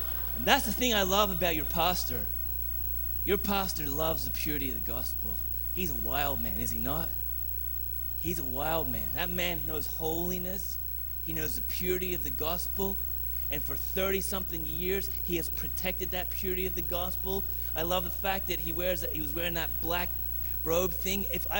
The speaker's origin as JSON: {"language": "English", "country": "Australia", "moved": "yes", "lives_now": "United States", "said": "I didn't know the tension. I came from Australia. I had pictures of my old youth group in my office, and all of the girls in my old youth group wore bikinis."}